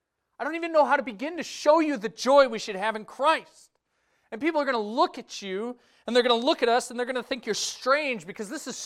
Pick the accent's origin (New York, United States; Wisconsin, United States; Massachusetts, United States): Wisconsin, United States; Okay, and since we're from Wisconsin, this is my cheesy analogy.